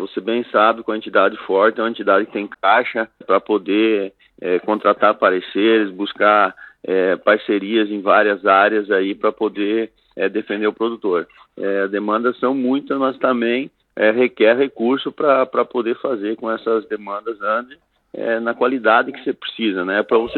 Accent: Rio Grande do Sul, Brazil; born there; also born or lived in Mato Grosso; now in Tocantins, Brazil; é um gaúcho, né, sou nascido no Rio Grande do Sul, viemos pro Mato Grosso, né, tive passagem aí pro Mato Grosso aí em 85, onde ficamos até 2009, e depois vim pro Tocantins.

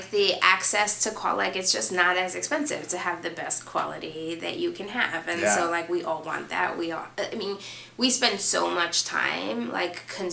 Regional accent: New York City, New York, United States; Like, I am Latina. I grew up in New York City, a very like Latino community.

